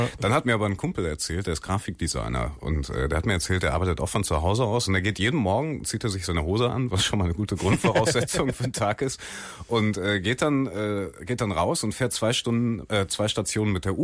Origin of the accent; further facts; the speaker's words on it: Wuppertal, North Rhine-Westphalia, Germany; Also ich habe schon eine Affinität zu der Stadt und liebe meine Heimat nach wie vor sehr gerne.